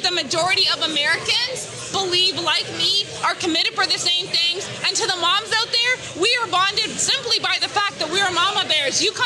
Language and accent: English; Canada; I grew up in Canada and I cared and I knew what was going on and I cared.